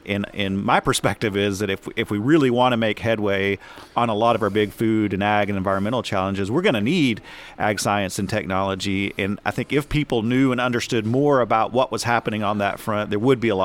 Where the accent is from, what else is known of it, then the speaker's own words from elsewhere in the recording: Texas, United States; also born or lived in Oklahoma; I grew up in the Texas Panhandle and spent the last 13 years in Oklahoma. So this is a change.